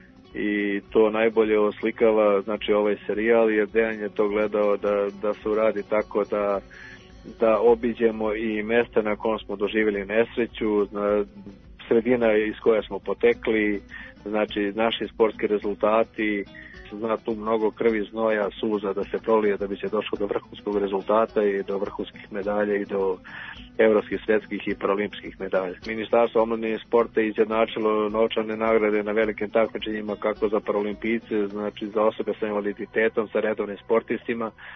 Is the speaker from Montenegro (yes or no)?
no; Ribare, Southern and Eastern Serbia, Serbia; Da, ja sam rodom iz istočne Srbije. Ja sam rođen u opštini Žagovicu, u jednom malom selu koje se zove Ribare